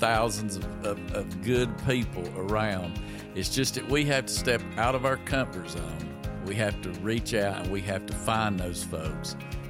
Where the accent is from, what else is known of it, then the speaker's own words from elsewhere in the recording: Gray, Tennessee, United States; Been here my whole life. I was born in around Gray and have lived there my entire life and love this area, love the people.